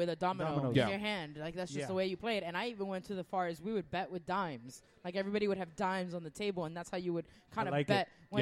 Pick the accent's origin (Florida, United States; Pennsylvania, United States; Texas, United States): Florida, United States; Hialeah; I grew up in the Hialeah Parks and Recreation.